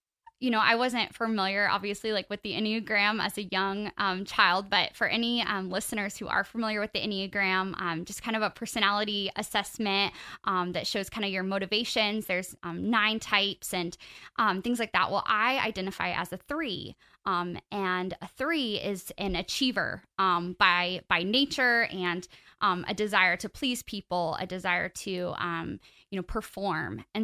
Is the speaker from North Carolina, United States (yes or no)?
no; Orlando, Florida, United States; also born or lived in Gainesville, Georgia; So I was born in Gainesville, Georgia, but grew up here in Orlando, was raised in a Christian family, and grew up going to church, going to a Christian school here in Orlando.